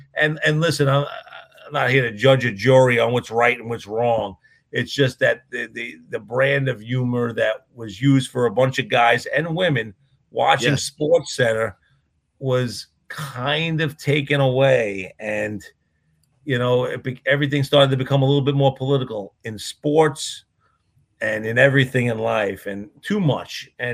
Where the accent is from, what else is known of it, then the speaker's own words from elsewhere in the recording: New York, United States; At the same time, growing up in the New York area, WFAN, which was the first all sports radio station